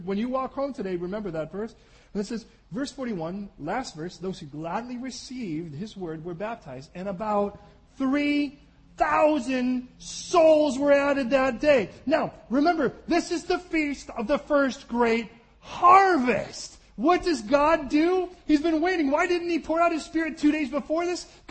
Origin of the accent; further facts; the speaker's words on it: Chicago, Illinois, United States; I come from Chicago, so thinking of the streets, not that difficult.